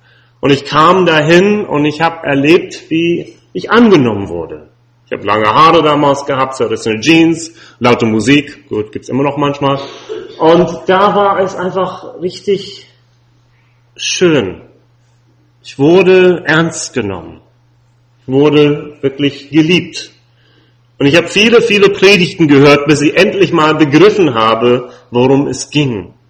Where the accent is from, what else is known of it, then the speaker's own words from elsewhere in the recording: United States; German is a second language; now in Germany; ich komme aus den Vereinigten Staaten und nicht gebürtig aus Deutschland.